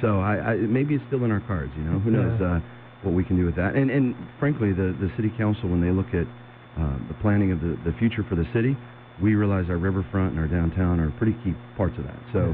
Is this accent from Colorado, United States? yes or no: yes; Denver, Colorado, United States; now in Yuma, United States; I've been here about 18 months here in Yuma, but really, you know, I was born and raised in Colorado, the Denver area